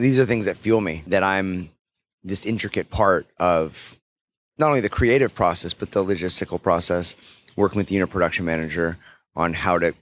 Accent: North Dakota, United States; making films in my home state of North Dakota, which I've been working on legislation for.

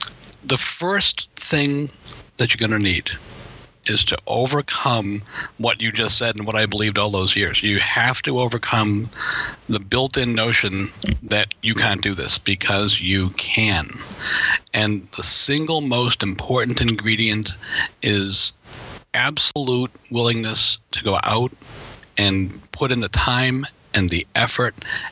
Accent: Boston, Massachusetts, United States; And that's because I grew up in Boston.

